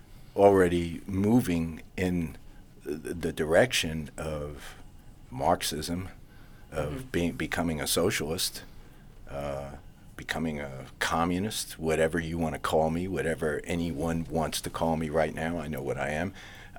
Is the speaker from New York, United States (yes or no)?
yes; New York, United States; also born or lived in Rhode Island / Boston / Florida; Well, I grew up in New York. Went to college at a branch of Adelphi University, then lived in New England, lived in Rhode Island for a couple of years while I did my master's there, then in Boston.